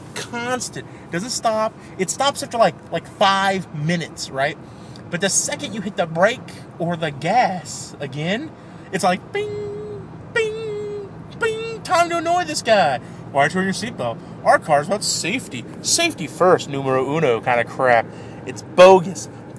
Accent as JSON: {"language": "English", "country": "United States", "said": "Because I'm American. And rebelling is what we do."}